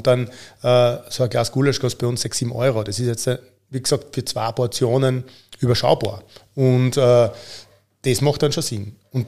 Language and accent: German; Austria